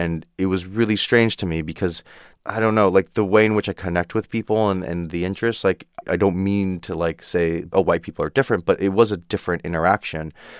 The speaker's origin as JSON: {"language": "English", "town": "Downey", "region": "California", "country": "United States", "said": "oh, God, I'm so glad I'm from Downey"}